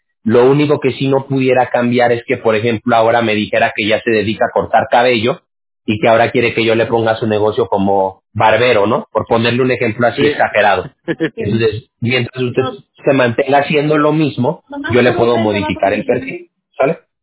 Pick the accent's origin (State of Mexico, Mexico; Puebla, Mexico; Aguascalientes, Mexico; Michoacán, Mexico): Aguascalientes, Mexico; also born or lived in Mexico City; no soy de allá, pero yo nací en la Ciudad de México y me crié en Aguascalientes, pero conozco muy bien Veracruz